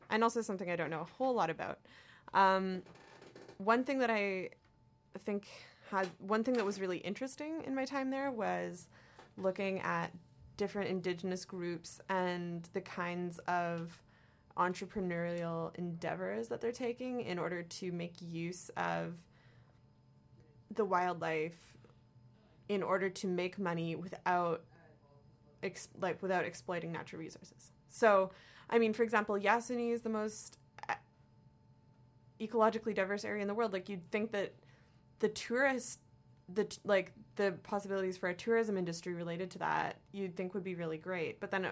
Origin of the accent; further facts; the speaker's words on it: Canada; So I guess, like, from my role as a Canadian, though